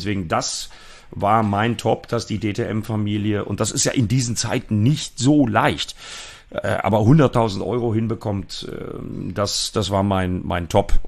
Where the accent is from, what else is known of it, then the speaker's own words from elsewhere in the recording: North Rhine-Westphalia, Germany; meine alte Heimat, die ja auch deine alte Heimat ist, Matthias, das Sauerland